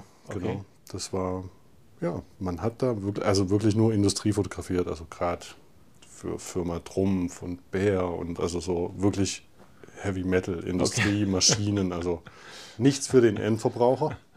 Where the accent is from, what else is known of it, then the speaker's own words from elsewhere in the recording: Saxony, Germany; moved away as an adult; now in Calw, Germany; ich bin im Erzgebirge aufgewachsen, habe da Abitur gemacht